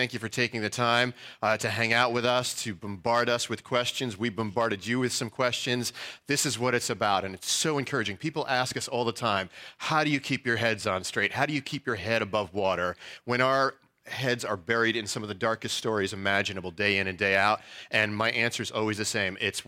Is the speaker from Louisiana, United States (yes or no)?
no; New York, United States; I was born and raised in New York, so I can't come up with any cool farming illustrations to connect to the harvest field.